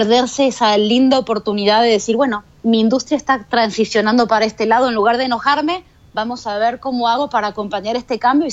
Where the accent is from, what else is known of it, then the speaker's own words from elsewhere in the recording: Argentina; Cuando yo nací había 5 canales en Argentina, de donde yo soy